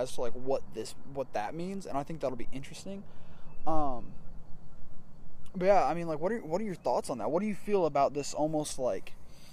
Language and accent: English; United States; Because I'm American, that's what we do.